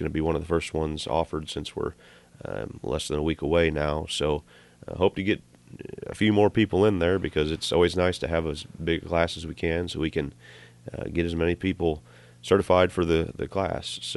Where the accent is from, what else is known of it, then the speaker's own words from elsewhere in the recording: Illinois, United States; now in Iowa, United States; You know, I grew up in Illinois, so I grew up hunting doves